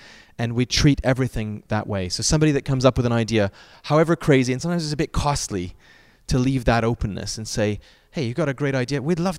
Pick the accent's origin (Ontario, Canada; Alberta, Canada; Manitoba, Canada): Ontario, Canada; Guelph; also born or lived in United Kingdom; I'm originally from Guelph, Ontario, but I've been in the UK for 14 years and I've just come back